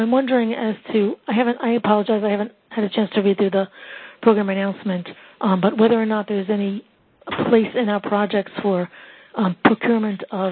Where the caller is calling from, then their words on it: U.S. Virgin Islands; I'm calling from University of the Virgin Islands, and we sustained and suffered quite a bit from the hurricanes last year